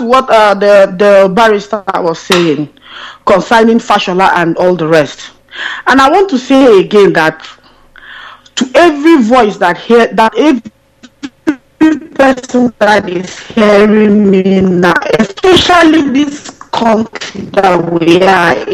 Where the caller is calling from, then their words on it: London, United Kingdom; Yeah, Nnamdi, I'm calling from London. … I'm calling from London.